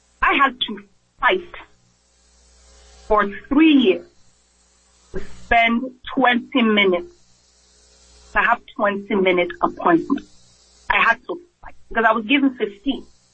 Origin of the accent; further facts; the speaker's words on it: Nigeria; also born or lived in England; now in United States; I grew up in Nigeria, I was born in England, I grew up in Nigeria, and I came to the U.S.